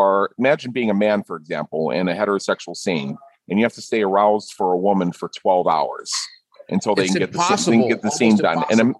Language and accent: English; Pittsburgh, Pennsylvania, United States; now in Las Vegas, United States; We both come from Pittsburgh and we both moved to Las Vegas.